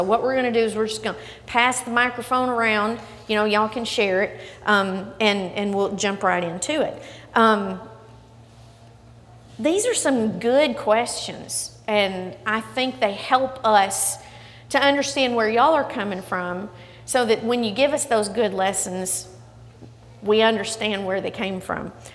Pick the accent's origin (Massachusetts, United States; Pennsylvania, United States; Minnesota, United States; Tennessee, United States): Tennessee, United States; Henderson; I didn't just grow up in the Bible Belt. I grew up in the Holy Land of Henderson, Tennessee, right there at the feet of Freed Hardeman University.